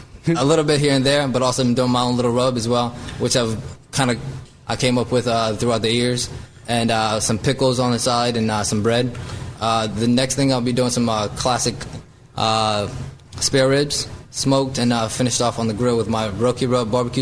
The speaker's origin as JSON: {"language": "English", "region": "Delaware", "country": "United States", "tie": "born or raised there", "also_born_or_lived": "Kenya", "said": "My background, I come from Kenya, born and raised, and then I grew up mostly in Delaware."}